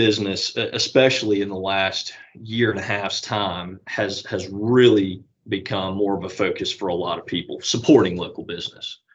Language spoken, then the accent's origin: English; United States; I grew up here in Walton County.